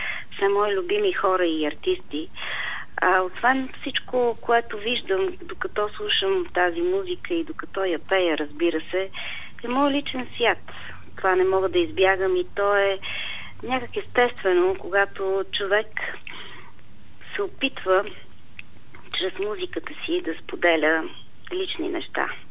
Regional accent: Plovdiv, Plovdiv Province, Bulgaria; Аз си го дишам този аромат, както съм се родила, защото живея в Пловдив и съм избрала да живея в Пловдив.

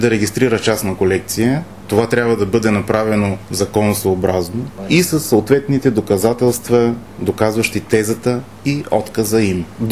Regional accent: Panagyurishte, Pazardzhik Province, Bulgaria; никой до момента от родния ми град не е дошъл лице в лице с мен

